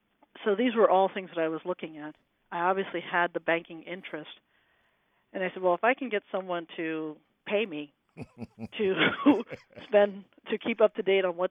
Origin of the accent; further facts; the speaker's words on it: Pittsburgh, Pennsylvania, United States; And the West Coast was something, growing up in Pittsburgh, that was just so far away, that was not even a consideration for college.